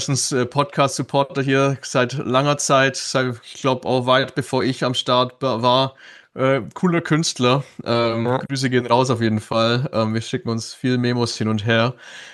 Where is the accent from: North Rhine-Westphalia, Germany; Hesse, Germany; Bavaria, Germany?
Bavaria, Germany; Also gerade als Bayer, es war gar nicht so cool